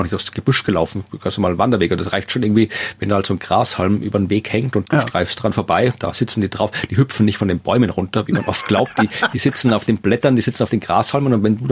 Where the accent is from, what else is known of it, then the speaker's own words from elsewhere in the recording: Austria; ist mir als Österreicher natürlich egal, weil ich komme aus einer Gegend, wo die Zecke immer schon war.